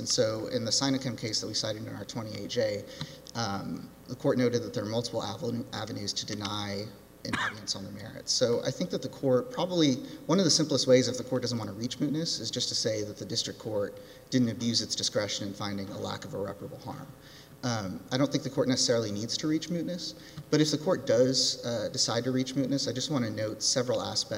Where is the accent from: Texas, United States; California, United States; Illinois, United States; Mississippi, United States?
Texas, United States; But I'm from Texas. We have a lot of storms. I'm very familiar with them.